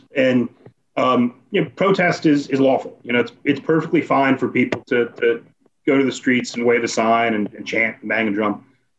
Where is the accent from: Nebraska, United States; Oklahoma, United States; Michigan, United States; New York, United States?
New York, United States; New York City; I grew up in New York City.